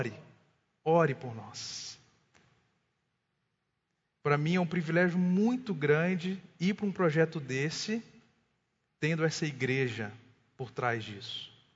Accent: Belo Horizonte, Minas Gerais, Brazil; eu vou mudar para minha cidade. Eu sou de Belo Horizonte, eu vou mudar para minha cidade

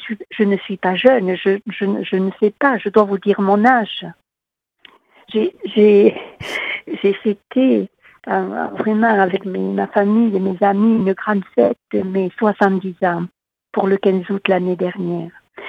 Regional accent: Occitanie, France; Bon, moi, je viens du Tarn, mais voilà, c'est un appel.

